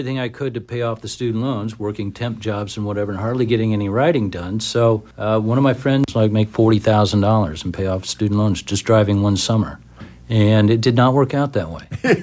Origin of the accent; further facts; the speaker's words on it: Indianapolis, Indiana, United States; Mainly in Indiana, or all in Indiana, but mainly in Indianapolis.